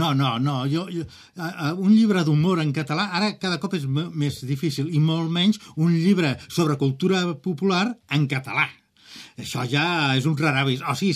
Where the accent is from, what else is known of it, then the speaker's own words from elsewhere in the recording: Catalonia, Spain; Perquè els catalans darrerament ens hem tornat molt, molt seriosos